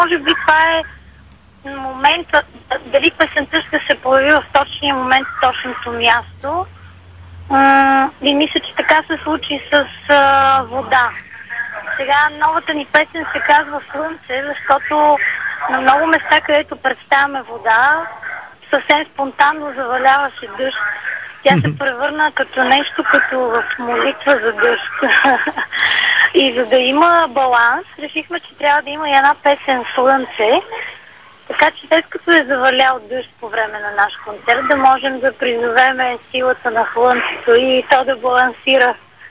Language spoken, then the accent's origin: Bulgarian; Varna, Varna Province, Bulgaria; В момента се намираме на 20 крачки от морския бряг. Съвсем близо до водата и морето и съвсем близо до моя роден град Варна.